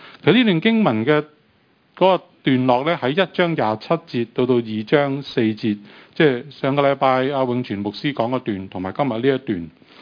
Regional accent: Hong Kong; 我哋香港人呢就应该好感同身受。

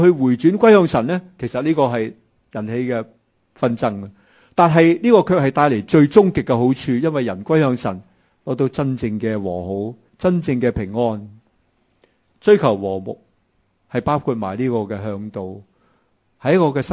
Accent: China

